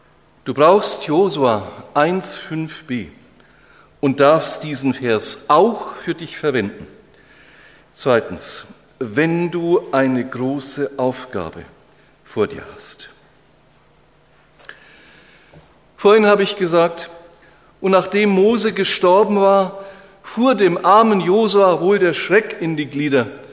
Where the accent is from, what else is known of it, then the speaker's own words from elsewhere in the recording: Schweinfurt, Bavaria, Germany; Ich bin in meiner Heimatstadt Schweinfurt im dortigen CVJM zum Glauben gekommen, im christlichen Verein junger Menschen.